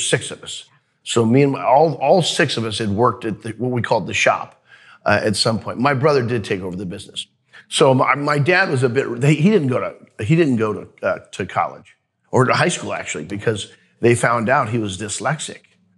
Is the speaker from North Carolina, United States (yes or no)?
no; Missouri, United States; The Chiefs. I grew up in Missouri.